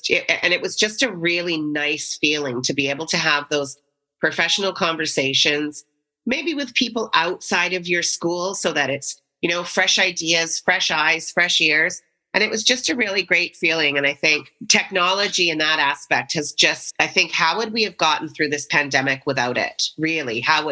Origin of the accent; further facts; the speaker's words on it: Canada; as a Canadian